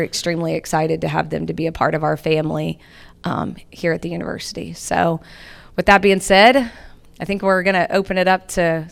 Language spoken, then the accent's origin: English; Oklahoma, United States; it's still not far from my home state of Oklahoma, so it is within driving distance to get back to see